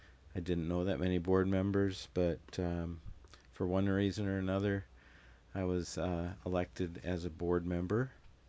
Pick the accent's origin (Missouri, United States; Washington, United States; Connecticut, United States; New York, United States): Washington, United States; Snohomish; I'm from Snohomish, Washington.